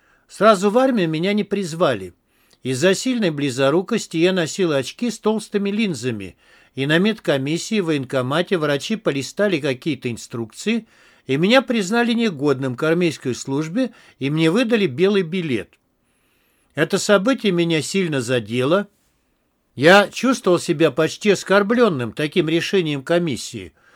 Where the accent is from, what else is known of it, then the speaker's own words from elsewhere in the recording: Moscow, Russia; born there; Я родился в Москве в сентябре 1922 года. Учился в школе номер 618, расположенной рядом с Бауманским садом